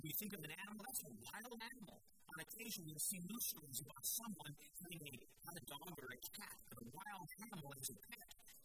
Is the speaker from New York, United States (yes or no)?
no; Denver, Colorado, United States; I grew up in Denver.